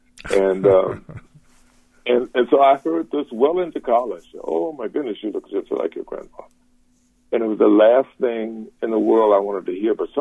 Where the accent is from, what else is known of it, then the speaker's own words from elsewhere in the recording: Savannah, Georgia, United States; I grew up in Savannah, Georgia